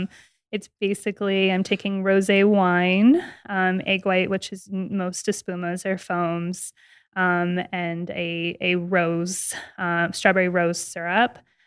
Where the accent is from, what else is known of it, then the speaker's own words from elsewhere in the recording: Las Vegas, Nevada, United States; So I'm born and raised in Las Vegas. Both my parents were born here.